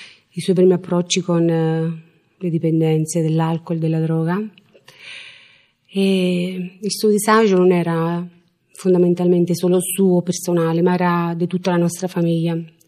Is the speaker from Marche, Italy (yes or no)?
yes; Marche, Italy; Io e mio marito veniamo dalla provincia di Macerata, dalle Marche.